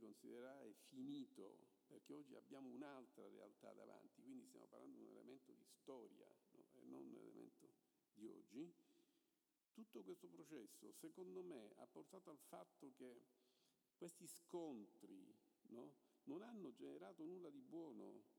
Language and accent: Italian; Palermo, Sicily, Italy; Io sono di Palermo, come diceva Paolo, sono nato a Palermo